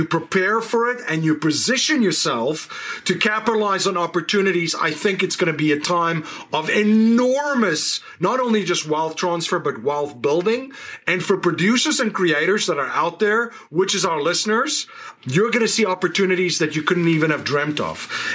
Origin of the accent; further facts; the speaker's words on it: South Africa; Growing up in South Africa during a very interesting time in the country's history, I was red-pilled as a young man.